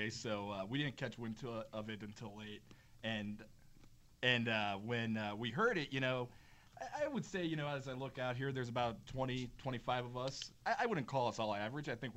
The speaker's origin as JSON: {"language": "English", "town": "Cleveland", "region": "Ohio", "country": "United States", "tie": "born or raised there", "said": "We're in a great market, and I grew up in Cleveland like a lot of my fellow average sales guys and gals."}